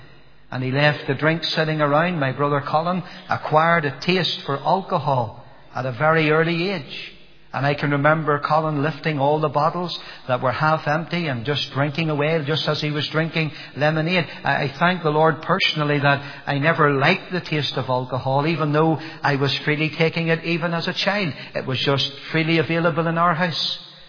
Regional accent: Nottingham, East Midlands, United Kingdom; born there; I was born in England, in Nottingham. I know that when you hear my accent now, you say it's impossible for that fellow to be born in England, but I was born there, and My father was serving in the army.

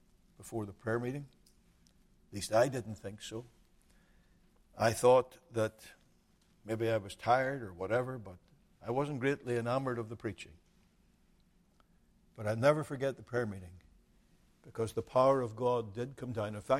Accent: Northern Ireland, United Kingdom; It was 1978. I was visiting from Northern Ireland.

